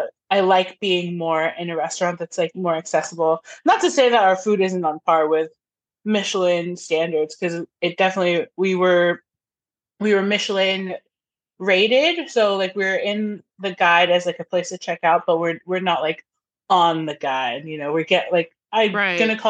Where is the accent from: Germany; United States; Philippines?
Philippines; being Filipino, it implies hospitality. Like, it's a part of our culture. It's a part of like our ethos as a culture where we want people to be brought together.